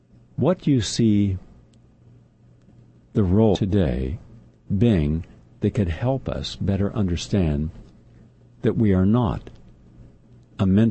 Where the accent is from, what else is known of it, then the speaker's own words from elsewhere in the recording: West Virginia, United States; So it's no different where I grew up in West Virginia, where everyone would sit around after dinner, smoke cigarettes, drink coffee, have sugar, have a piece of cake